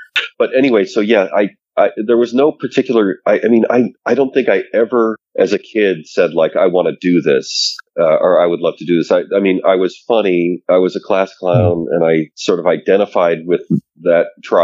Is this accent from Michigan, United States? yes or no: yes; Detroit, Michigan, United States; I grew up in the Midwest, suburbs of Detroit